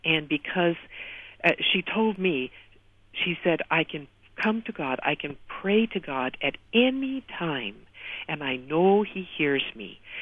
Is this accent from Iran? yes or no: yes; Iran; I'm from Iran. I'm a Muslim.